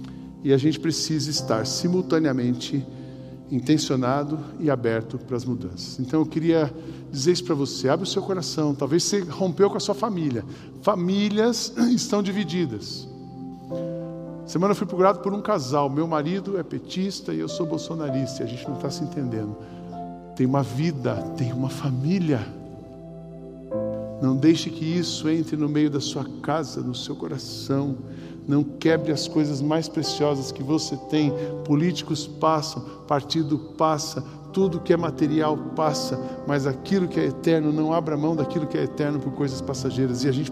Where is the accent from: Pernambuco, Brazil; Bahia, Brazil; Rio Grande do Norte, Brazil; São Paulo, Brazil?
São Paulo, Brazil; a gente é paulista